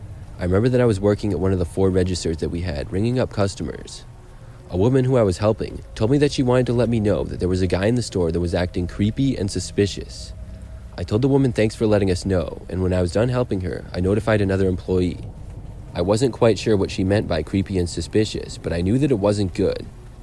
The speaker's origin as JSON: {"language": "English", "region": "South Carolina", "country": "United States", "said": "I was visiting Minnesota from my home state of South Carolina."}